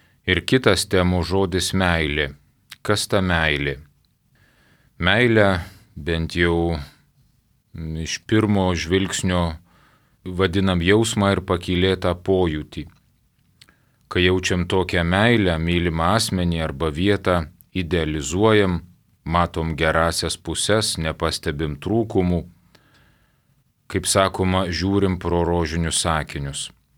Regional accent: Vilnius, Vilnius County, Lithuania; Nors esu gimęs ir augęs Vilniuje, tačiau visas vaikystės vasaras leisdavau pas senelius.

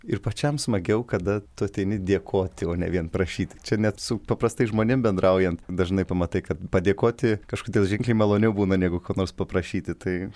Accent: Tauragė, Tauragė County, Lithuania; aš augau Tauragėje.

